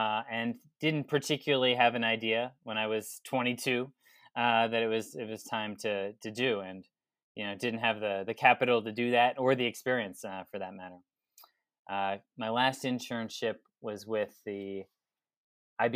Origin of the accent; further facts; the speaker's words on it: Texas, United States; Yeah, so I grew up in Texas, went to school in South Carolina, did internships all over